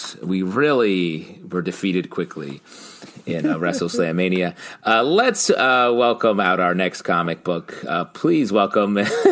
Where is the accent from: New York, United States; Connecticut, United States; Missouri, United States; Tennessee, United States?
New York, United States; City boy, north of the Q's, from the secret country above at the top of New York State.